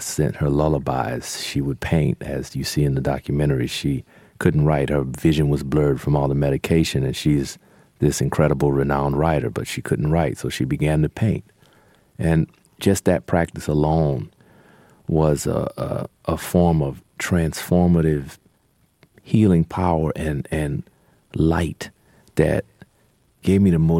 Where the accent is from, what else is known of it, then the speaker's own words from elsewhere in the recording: New Orleans, Louisiana, United States; I learned a lot from a lot of the different pianists that I grew up listening to in New Orleans.